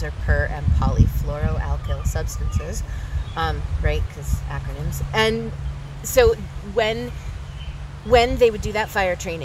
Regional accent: Westfield, Massachusetts, United States; I was born and raised in Westfield, here in the 413, right?

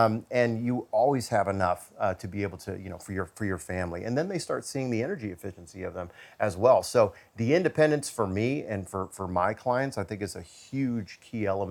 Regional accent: California, United States; now in Kansas City, United States; I come from California. Propane was really not in our scope. And when I got out to Kansas City, I started building rural near lakes.

